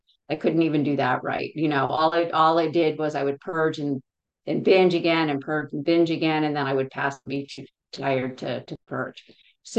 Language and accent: English; Texas, United States; And I was living in Houston, Texas at the time. I grew up in Texas.